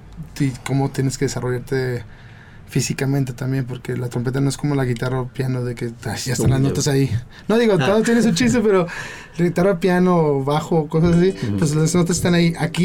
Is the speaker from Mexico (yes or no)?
yes; Mexico; Realmente soy mexicano y todo, o sea, nací aquí y todos mis papás así tocaban cumbias en la casa